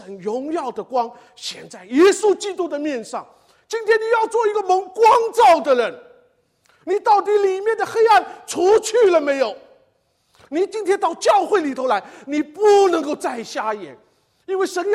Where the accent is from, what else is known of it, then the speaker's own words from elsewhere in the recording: Shanghai, China; 瘸腿，我们上海土话叫一脚高一脚低，我是上海土话，叫脚高脚低。